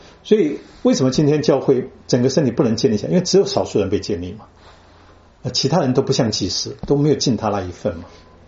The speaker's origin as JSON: {"language": "Chinese", "country": "Taiwan", "said": "我从台湾来的，我比较相信台湾的人，"}